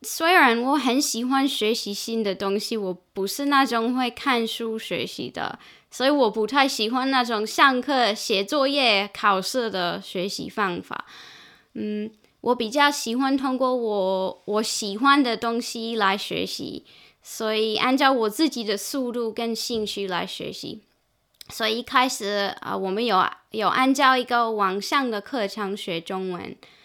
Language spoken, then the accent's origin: Chinese; Perth, Western Australia, Australia; Chinese is a second language; 我是个35岁的女生。我在珀斯出生长大的。